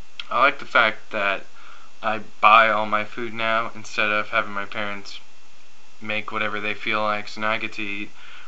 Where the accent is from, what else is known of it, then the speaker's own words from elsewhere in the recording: Sylmar, California, United States; I grew up in Sylmar in San Fernando Valley, which wasn't the best place to grow up because of all the gangs and crimes that happened there